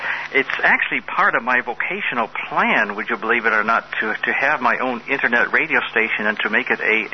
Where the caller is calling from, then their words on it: Minneapolis, Minnesota, United States; Minneapolis